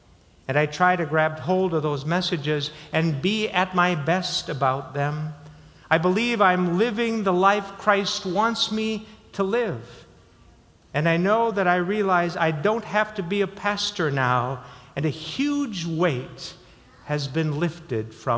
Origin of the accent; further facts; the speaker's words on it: South Dakota, United States; I got a summer job with a construction company in my hometown in South Dakota.